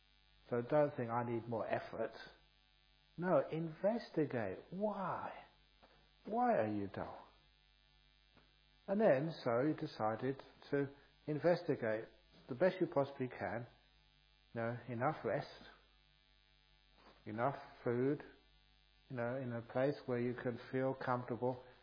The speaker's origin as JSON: {"language": "English", "region": "England", "country": "United Kingdom", "tie": "born there", "said": "So I was sleep deprived, malnourished, and I was born in England."}